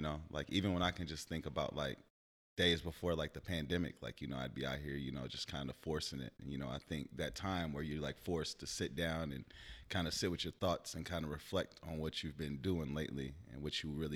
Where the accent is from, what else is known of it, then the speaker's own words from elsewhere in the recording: Edwardsville, Illinois, United States; I grew up in Edwardsville, Illinois. It's right outside of St. Louis, like 15 minutes outside of there on the Illinois side. You know, real rural area.